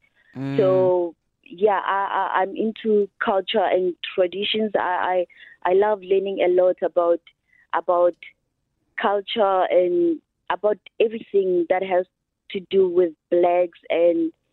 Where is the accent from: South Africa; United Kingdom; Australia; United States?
South Africa; Hammanskraal, Gauteng; born there; I was born in Hammanskraal.